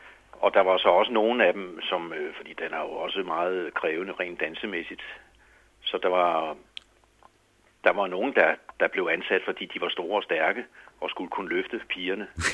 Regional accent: Holbæk, Zealand, Denmark; now in Copenhagen, Denmark; Jeg er vokset op i Holbæk og har spillet i Holbæk Jazzklub som ung. Og da jeg så flyttede til København

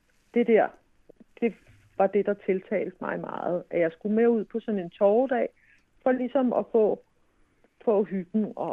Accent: Helsingør, Capital Region of Denmark, Denmark; Jeg er født og opvokset i Helsingør, som jo også er en by, der har tradition for at have et stort torv om lørdagen

